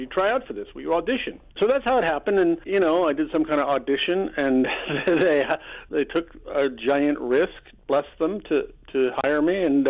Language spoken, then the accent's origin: English; Omaha, Nebraska, United States; So my Omaha childhood. What do you want to know? I was born in Dundee, then moved to 90th Street when I was 3 years old and lived there until my mom sold the house.